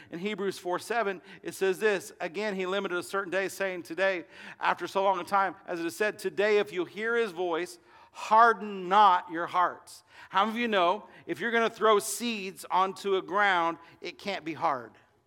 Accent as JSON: {"language": "English", "region": "Illinois", "country": "United States", "tie": "born or raised there", "said": "growing up in Illinois on a garden, and I was in 4-H"}